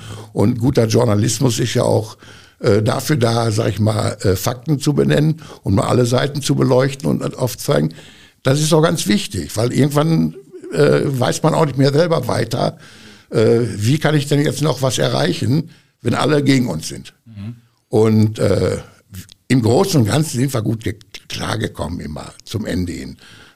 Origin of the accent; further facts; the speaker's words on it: North Rhine-Westphalia, Germany; ich bin hier aufgewachsen, in der Waldsiedlung groß geworden, jetzt schon seit Anfang der 90er lebe ich in Lenkerbeck oder Hülz-Lenkerbeck hier an der Viktoriastraße, da wohne ich.